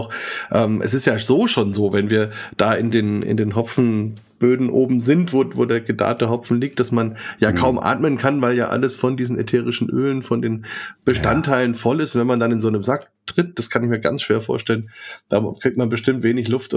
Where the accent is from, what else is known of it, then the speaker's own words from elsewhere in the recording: Bavaria, Germany; Und ich jetzt hier als Franke bin natürlich mit unserem fränkischen Spargel als unser weißes Gold aufgewachsen.